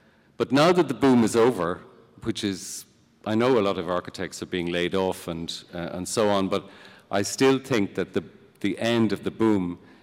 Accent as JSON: {"language": "English", "country": "Ireland", "said": "The boom also, I think, did something to our psyche as Irish people"}